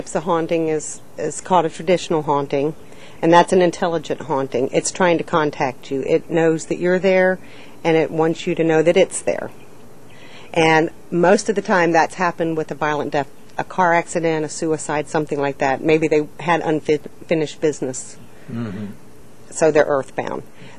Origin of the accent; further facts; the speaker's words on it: Dallas, Texas, United States; So, and we're from the Dallas Metroplex, so yeah.